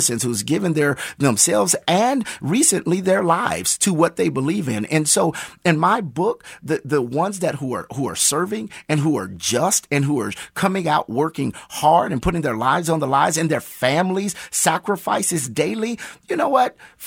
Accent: Kansas, United States; the citizens of Wyandotte County, born and raised in Wyandotte County. I love the DOT and every person that lives in the DOT

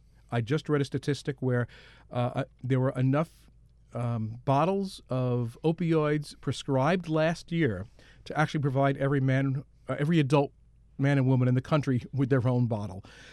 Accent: New York, United States; Being a New Yorker, I actually worked some Mercedes-Benz fashion weeks.

